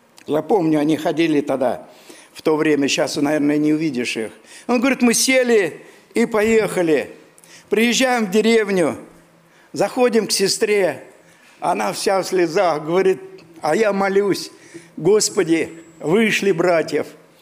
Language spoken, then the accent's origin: Russian; Siberia, Russia; Я говорю, я с Сибири.